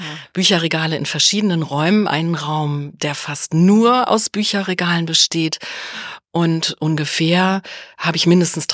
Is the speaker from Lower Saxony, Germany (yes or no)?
yes; Braunschweig, Lower Saxony, Germany; ich komme aus Braunschweig, da kam immer der Bücherbus in unseren Stadtteil.